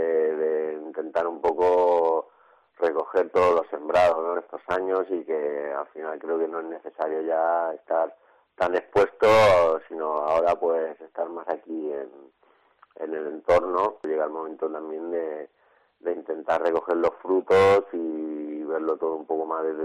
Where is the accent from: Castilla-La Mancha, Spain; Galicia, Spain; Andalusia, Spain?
Castilla-La Mancha, Spain; now in Murcia, Spain; como yo soy manchego, me llevo aquí 20 años ya en Murcia